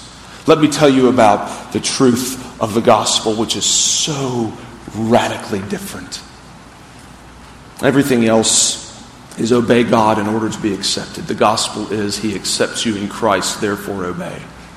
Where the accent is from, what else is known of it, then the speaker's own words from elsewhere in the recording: Greenville, South Carolina, United States; growing up in Greenville, you know, coming down 85, you'd see the Michelin building.